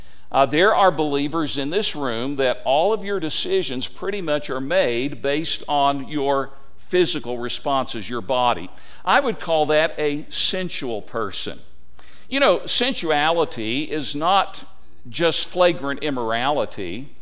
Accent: Tennessee, United States; that was a large part of my growing up in Tennessee. I mean, tobacco was a part of our lives.

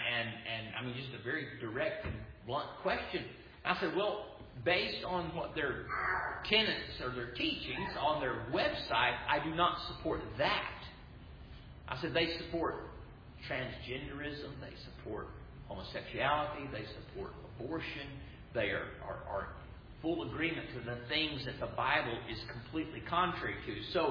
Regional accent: United States; born there; Well, I am an American by birth, but I don't support the filthy crimes against God that they're committing.

